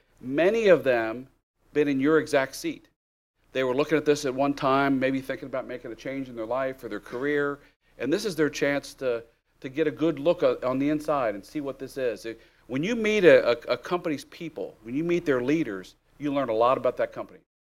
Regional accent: Ohio, United States; I'm from Ohio originally, and so I put some guys in my car and drove them from Cincinnati down to Atlanta.

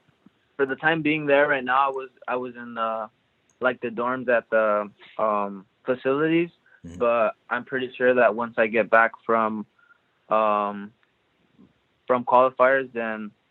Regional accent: Los Angeles, California, United States; Yeah, I grew up in South Central LA.

